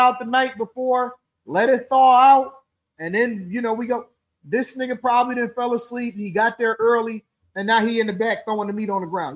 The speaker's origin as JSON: {"language": "English", "region": "Midwest", "country": "United States", "said": "I ain't even from the north. I'm gonna say the Midwest. I'm from the Midwest"}